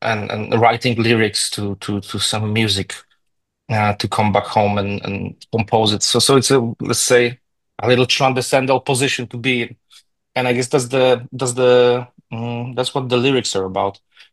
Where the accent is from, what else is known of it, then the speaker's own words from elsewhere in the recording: Gdańsk, Pomeranian Voivodeship, Poland; English is a second language; And when I came back to Gdańsk, which is my hometown, I was really bummed out, let's say.